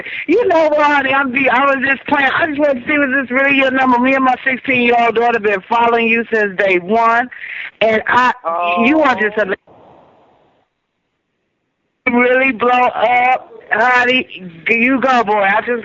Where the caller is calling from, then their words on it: Minnesota, United States; I'm calling from Minnesota.